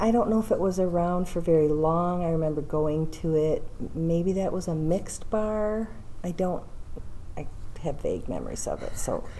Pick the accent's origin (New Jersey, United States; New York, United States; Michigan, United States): Michigan, United States; Birmingham; until my mom remarried, and then we moved out to Birmingham. So I was raised basically in Birmingham.